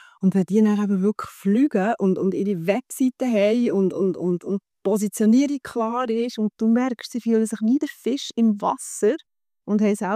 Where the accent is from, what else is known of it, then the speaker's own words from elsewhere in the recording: Bern, Switzerland; ich bin ja im Berner Seeland aufgewachsen und gross geworden.